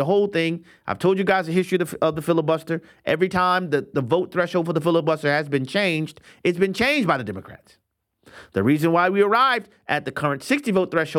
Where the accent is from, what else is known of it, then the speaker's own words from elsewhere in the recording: Louisiana, United States; House Speaker Mike Johnson from my home state of Louisiana was interviewed